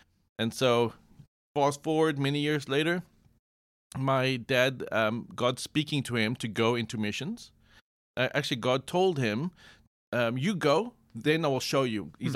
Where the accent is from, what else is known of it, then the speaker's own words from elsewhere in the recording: Johannesburg, Gauteng, South Africa; South Africa. So I'm from South Africa, born in Johannesburg.